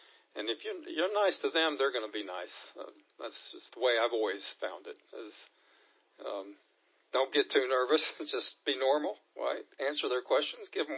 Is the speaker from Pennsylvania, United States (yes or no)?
no; Michigan, United States; born there; We lived up in Michigan. I was born in Michigan. I only stayed there 6 years and then came down here, but then moved back up there and then came back down here